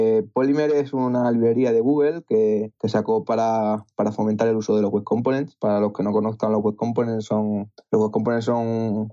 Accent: Badajoz, Extremadura, Spain; now in Madrid, Spain; soy de Extremadura, Badajoz, aunque vivo en Madrid

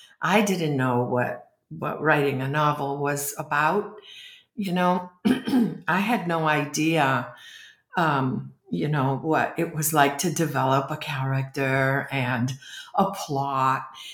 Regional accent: Massachusetts, United States; also born or lived in Puerto Rico; I grew up in Warrenoka, a place in Massachusetts, which is very isolated.

